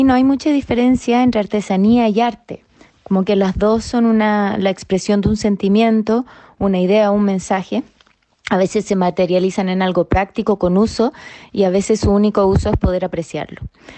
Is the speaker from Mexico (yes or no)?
no; Chile; Catalan is a second language; now in Spain; vinc de Xile